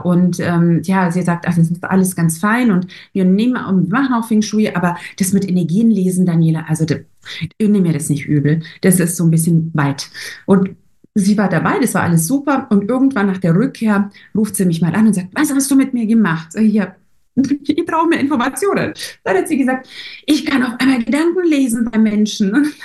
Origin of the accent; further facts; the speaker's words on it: Vukovar, Vukovar-Syrmia County, Croatia; now in Germany; Also ich habe hier ein Bild von meiner Heimatstadt Vukovar in Ostslawonien.